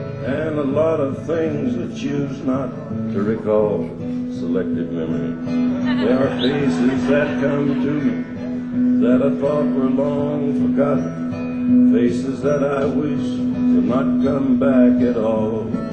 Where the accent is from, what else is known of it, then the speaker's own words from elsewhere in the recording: Jamaica; I came from Jamaica, I didn't have any shoes.